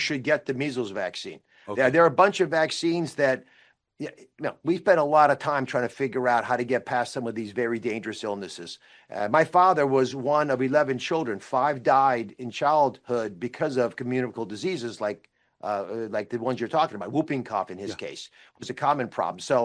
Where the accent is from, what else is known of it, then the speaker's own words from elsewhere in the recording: Pennsylvania, United States; I'm from Pennsylvania. A lot of moms in Pennsylvania homeschool their kids